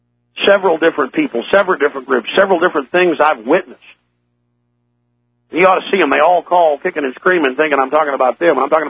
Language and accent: English; Dallas, Texas, United States; And, you know, I grew up in Dallas in an upper middle class neighborhood